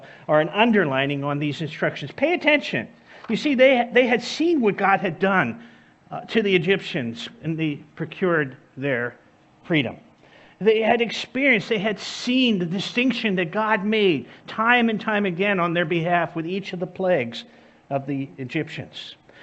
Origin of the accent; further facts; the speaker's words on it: New Jersey, United States; I'm from New Jersey and grammar was never my first subject.